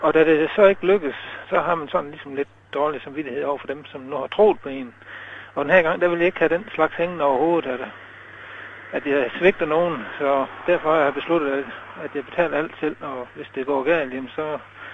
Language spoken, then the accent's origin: Danish; Kolding, Region of Southern Denmark, Denmark; Jamen, jeg kommer fra Jylland. Jeg er altså oprindeligt nede i Sydjylland, eller næsten Sydjylland. Koldingegnen, Kolding Esbjerg.